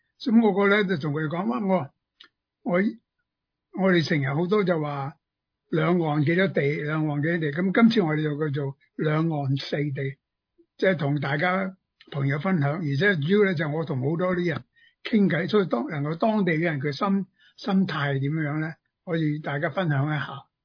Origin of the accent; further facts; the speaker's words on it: Guangdong, China; 叫做我哋广东人叫做我中国人叫咩噶？